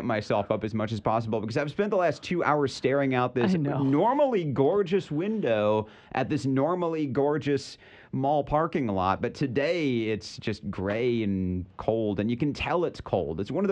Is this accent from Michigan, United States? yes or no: yes; Michigan, United States; my team, like growing up in Michigan, my team is the Pistons, and I was like 9-10 when they were really good.